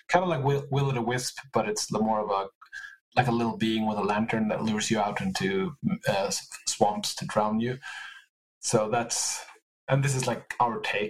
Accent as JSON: {"language": "English", "country": "Sweden", "said": "since we're from Sweden"}